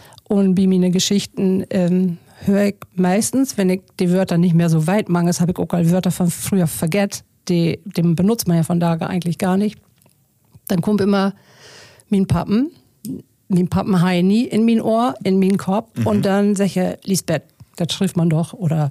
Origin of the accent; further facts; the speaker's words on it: Germany; accent: Low German; first language Low German; Ich bin ja Plattdütsk obwassen.